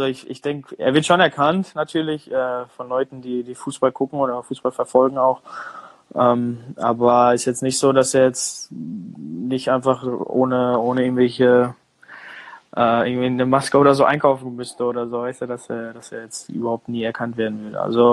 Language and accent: German; North Rhine-Westphalia, Germany; ich bin in NRW aufgewachsen